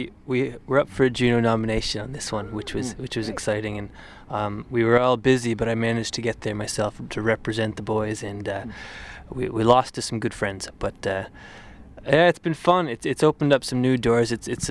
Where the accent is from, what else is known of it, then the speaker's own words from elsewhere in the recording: Ontario, Canada; growing up in Ontario